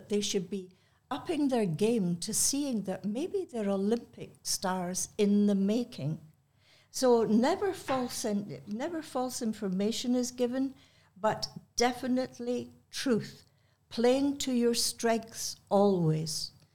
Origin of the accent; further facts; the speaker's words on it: Scotland, United Kingdom; in my bloodline coming from Ireland, but I'm a Scot from the Highlands